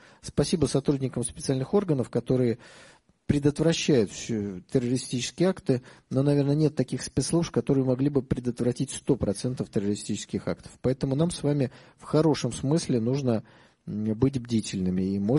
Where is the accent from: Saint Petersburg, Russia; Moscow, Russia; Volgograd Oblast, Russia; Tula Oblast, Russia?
Saint Petersburg, Russia; Я человек из Петербурга, поэтому, наверное, я приехал не за деньгами, а за впечатлениями и общением.